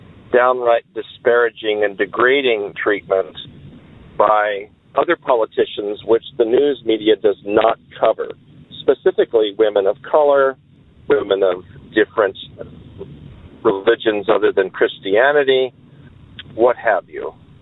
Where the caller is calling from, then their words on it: Vancouver, Washington, United States; I'm calling from Vancouver, Washington. I'm a 67-year-old white male